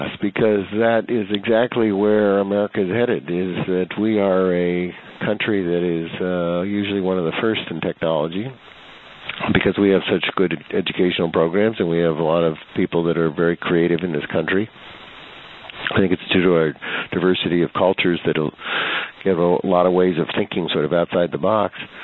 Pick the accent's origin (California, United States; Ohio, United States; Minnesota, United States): California, United States; Carmel; I grew up here. I grew up in Carmel, which is now an unaffordable community.